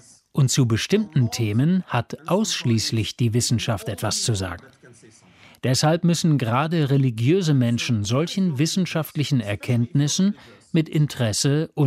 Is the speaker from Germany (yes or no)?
no; Algeria; Nehmen wir meine Heimat Algerien als Beispiel.